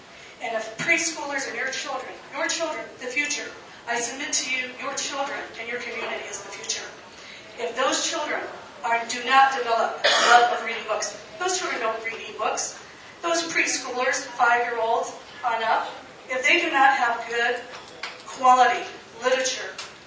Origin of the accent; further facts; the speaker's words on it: Ohio, United States; and I'm originally from Ohio, and my entire time here in this particular state of Arizona has been at this library.